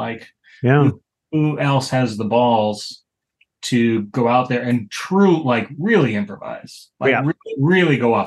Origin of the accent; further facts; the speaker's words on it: Boston, Massachusetts, United States; And then, yeah, growing up in Boston, I remember I would go down to Harvard Square and there was a record shop there.